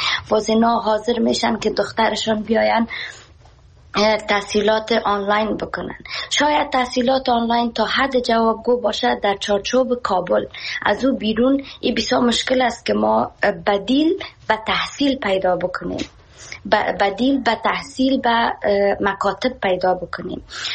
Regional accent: Afghanistan; moved away; خودم به حیث شخصی که به می بورسیه ها از افغانستان برآمدم و آمدم اینجا فعلا مسئول مصروف تحصیل هستم،

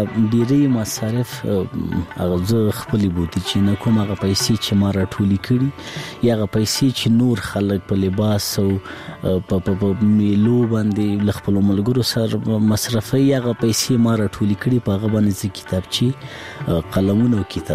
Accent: Laghman, Afghanistan; born or raised there

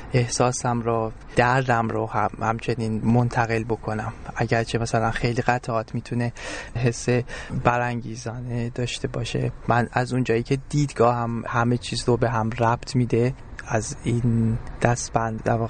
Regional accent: Iran; به عنوان یه ایرانی

